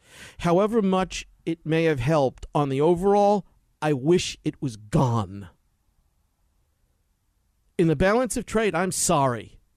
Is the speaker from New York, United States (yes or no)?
yes; New York, United States; believe me, I'm Italian from New York. We know how to eat, man.